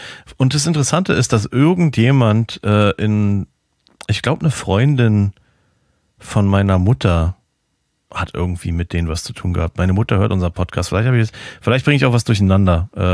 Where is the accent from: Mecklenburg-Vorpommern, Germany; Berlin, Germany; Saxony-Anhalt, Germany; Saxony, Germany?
Berlin, Germany; Also ich muss zu meiner Schande gestehen, als Berliner extra Schande